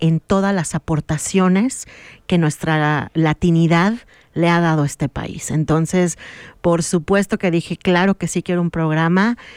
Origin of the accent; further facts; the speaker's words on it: Mexico; como latinos, como mexicanos, en mi caso como mexicana